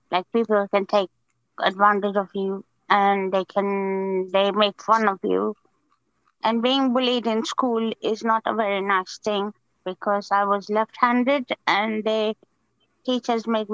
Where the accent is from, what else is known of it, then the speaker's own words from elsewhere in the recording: India; born there; I was born in India in 1967. I have two brothers and one sister. And we had a lovely, happy life in India.